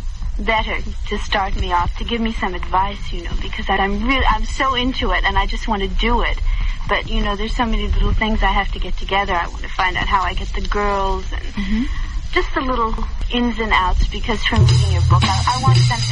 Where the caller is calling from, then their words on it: Los Angeles, California, United States; I'm calling you from Los Angeles, Xavier.